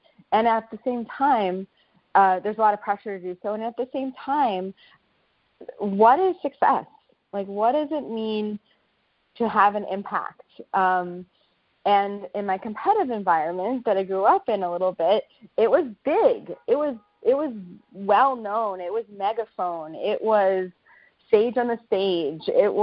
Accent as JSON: {"language": "English", "town": "New York City", "region": "New York", "country": "United States", "tie": "born or raised there", "said": "so I grew up in New York City in a pretty fast-paced, competitive environment."}